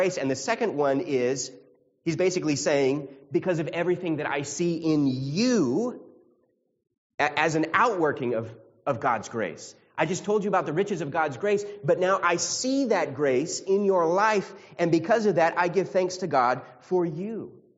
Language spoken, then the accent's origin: English; United States; Maybe just because we're American and we're so individualistic.